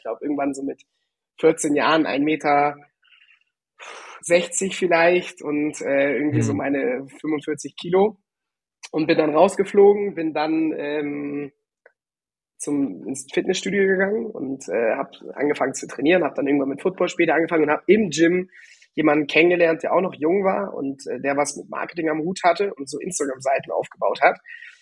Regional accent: Hamburg, Germany; now in Frankfurt, Germany; ich bin eigentlich aus Hamburg, also schöne Norddeutscher, ne? Bin dann nach Frankfurt gezogen

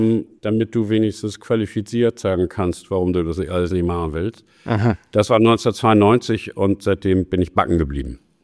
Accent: Germany; born there; Ich bin in Deutschland geboren. Meine Mutter war Amerikanerin

